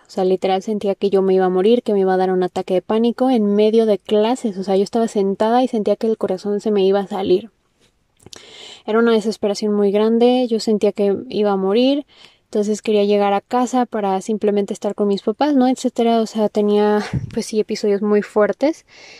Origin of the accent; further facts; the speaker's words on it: Mexico City, Mexico; yo tengo 22 años, soy de la Ciudad de México.